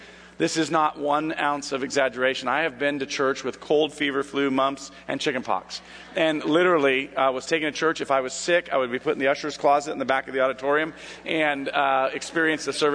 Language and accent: English; California, United States; I grew up wanting to be a pro baseball player, and I grew up in Southern California.